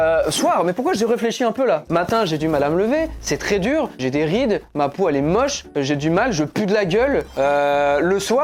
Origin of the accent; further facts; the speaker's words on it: Portugal; J'ai une grande famille, voilà, on est des Portugais, on a beaucoup de familles de par-ci par-là.